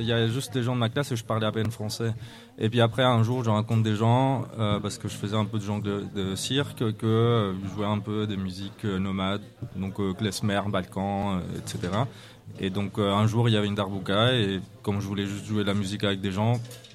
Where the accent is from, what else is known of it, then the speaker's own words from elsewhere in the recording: Chile; now in Belgium; Et en fait moi je viens du Chili et j'avais toujours aimé le rock.